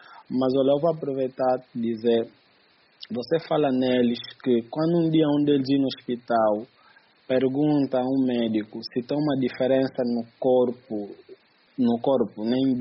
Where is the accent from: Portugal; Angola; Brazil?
Angola; now in Ukraine; Eu disse que sou angolano.